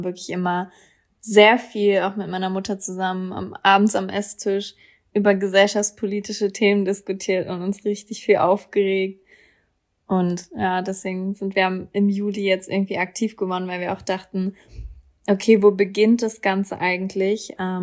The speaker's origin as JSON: {"language": "German", "region": "Berlin", "country": "Germany", "said": "ich komme aus Berlin."}